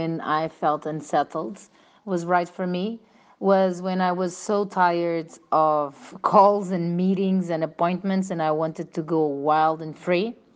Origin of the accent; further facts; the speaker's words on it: Portugal; English is a second language; now in Nicaragua; I am from Portugal and I lived and settled in Nicaragua.